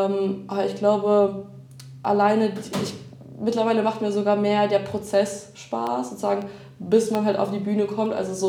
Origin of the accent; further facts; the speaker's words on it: Duisburg, North Rhine-Westphalia, Germany; ich komme aus Duisburg, wie gesagt, ne? Großstadt, bisschen Ruhrgebiet und so.